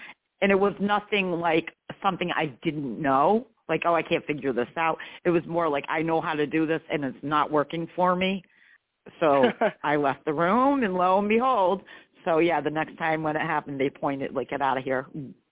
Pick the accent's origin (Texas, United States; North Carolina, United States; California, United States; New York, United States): New York, United States; And I am from New York State, the great state of New York.